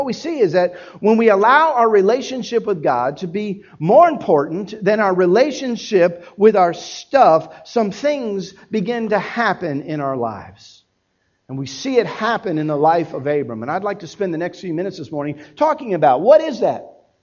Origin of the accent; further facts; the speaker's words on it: Miami, Florida, United States; now in Dallas, US?; I grew up in Miami. I'm a city boy. I lived in Dallas for 7 years.